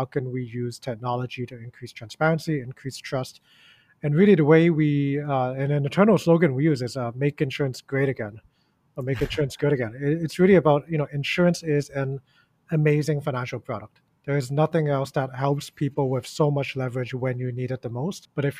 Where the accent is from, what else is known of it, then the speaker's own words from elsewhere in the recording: Hong Kong; also born or lived in New York; I grew up in Hong Kong here, studied overseas, worked in New York for quite a few years. Moved back to Hong Kong 5 years ago.